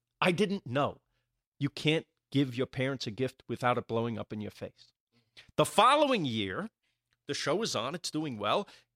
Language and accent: English; New York, United States; Where I grew up in Rockland County, New York, there's a courthouse.